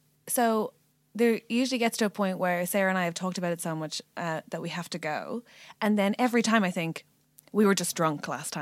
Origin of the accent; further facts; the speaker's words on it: Ireland; No, I know, but I'm Irish